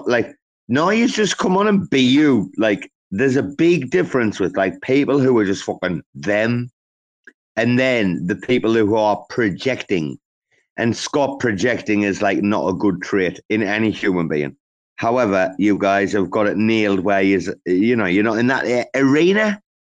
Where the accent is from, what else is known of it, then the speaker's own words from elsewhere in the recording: England, United Kingdom; I grew up in a Spanish-speaking family. I'm from England, but like, you'd be surprised, right?